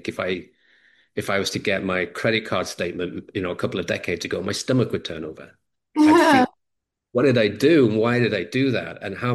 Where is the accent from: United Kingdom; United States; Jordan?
United Kingdom; England; I'm English, so I talk fast